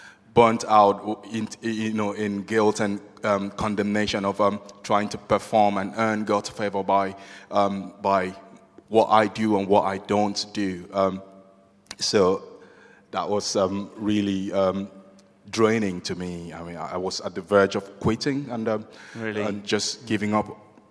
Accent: Nigeria; now in United Kingdom; I am from Nigeria. I grew up in Nigeria, and we came into the UK 2011. I grew up in a Christian family.

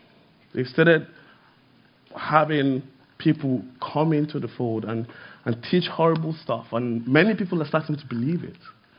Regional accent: Nigeria; I'm Nigerian, that's what we do.

